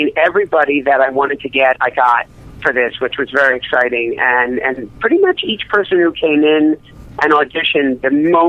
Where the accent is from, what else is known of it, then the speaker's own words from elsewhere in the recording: Philadelphia, Pennsylvania, United States; I grew up in Philadelphia, and there was Playhouse in the Park and Valley Forge Music Fair